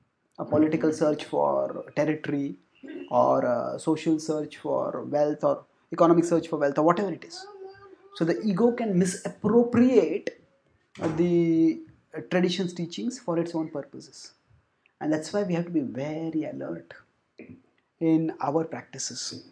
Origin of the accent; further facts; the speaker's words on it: India; We come from India. You know, there are people of each state.